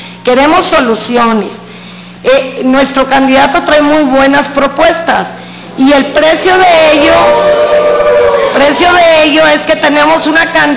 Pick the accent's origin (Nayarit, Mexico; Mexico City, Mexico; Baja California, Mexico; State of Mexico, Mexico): Nayarit, Mexico; Acaponeta; Soy de Acaponeta, mis padres desde un principio fue sembrador de tabaco, acabó cuando mi madre fue viuda sembrando frijol.